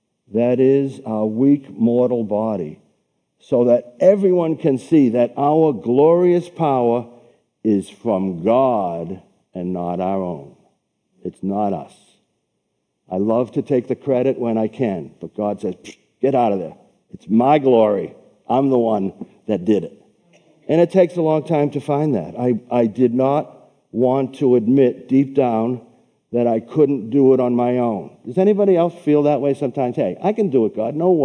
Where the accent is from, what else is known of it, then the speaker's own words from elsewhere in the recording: Boston, Massachusetts, United States; I say heart. I'm from Boston. You know what I mean when I say heart.